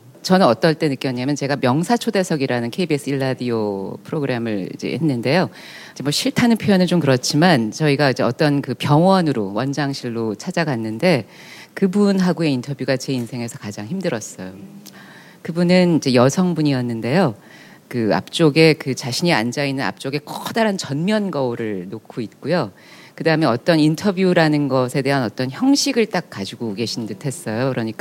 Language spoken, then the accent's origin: Korean; Seoul, South Korea; 저도 강북 사람이라 강 넘어 잘 안 와요 강 건너서